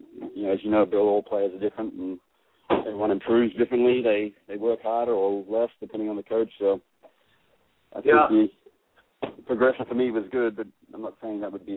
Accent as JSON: {"language": "English", "country": "Australia", "tie": "born or raised there", "moved": "as an adult", "lives_now": "United States", "said": "I'm from Australia. Grew up in Australia. Played competitively out there."}